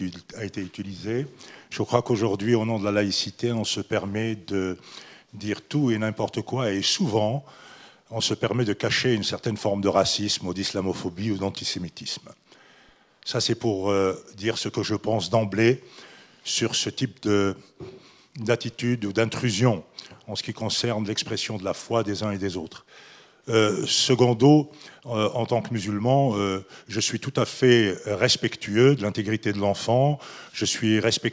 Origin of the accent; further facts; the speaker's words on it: Geneva, Switzerland; je viens de Genève, je suis musulman, circoncis bien sûr, et j'ai été pendant 30 ans le porte-parole de la Grande Mosquée de Genève